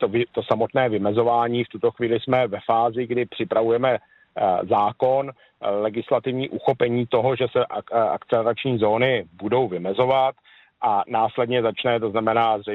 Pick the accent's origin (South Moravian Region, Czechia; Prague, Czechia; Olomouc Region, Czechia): Olomouc Region, Czechia; Olomouc; Já zdravím do Olomouce, původně jsem Olomoučák, dokonce jsem Olomoučák, jenom přes týden pracuji v Praze, takže teď zdravím skutečně z Prahy.